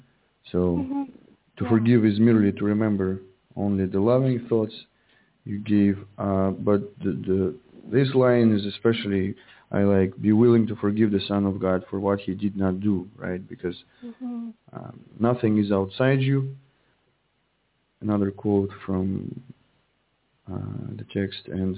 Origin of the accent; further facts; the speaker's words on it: Russia; I'm from Russia.